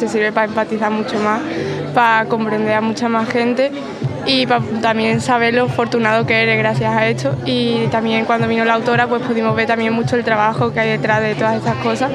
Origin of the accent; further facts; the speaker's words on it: Santiponce, Andalusia, Spain; Y somos de Santi Ponce